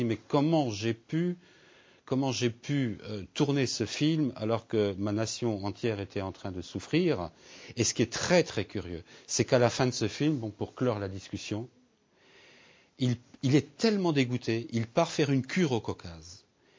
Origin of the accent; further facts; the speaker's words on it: France; je suis moi-même d'origine ukrainienne, mais je suis avant tout français. Je veux dire, intellectuellement, je suis français. Mon âme est peut-être ukrainienne, ma sensibilité peut-être un peu slave